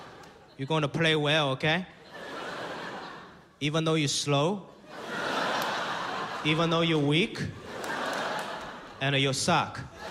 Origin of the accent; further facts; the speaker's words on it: Hong Kong; I grew up very stereotypically in Hong Kong.